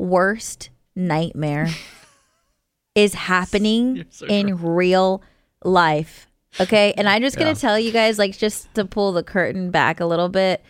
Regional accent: West Coast, United States; I'm from the West Coast, okay? I was introduced to cicadas in 2021.

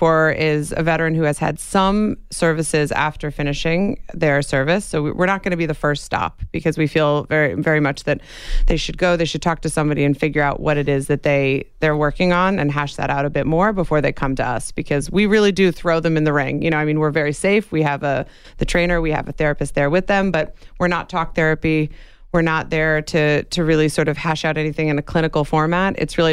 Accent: New York, United States; As a New Yorker, I decided, don't be that stereotype.

